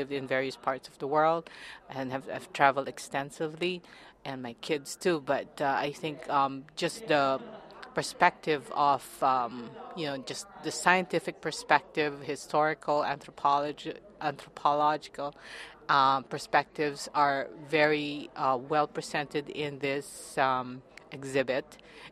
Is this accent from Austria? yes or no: no; Philippines; also born or lived in France; now in New York, United States; I grew up in the Philippines. I now live in upstate New York. I've also lived in France in the late 70s